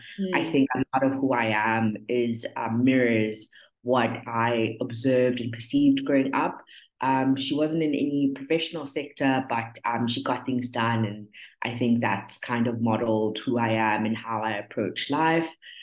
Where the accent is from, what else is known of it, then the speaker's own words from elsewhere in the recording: Durban, KwaZulu-Natal, South Africa; I grew up in Durban. I think that's a good place to start. I was born, raised, and grew up in the beautiful city of Durban. I was raised in Mlazi Township. I am a last born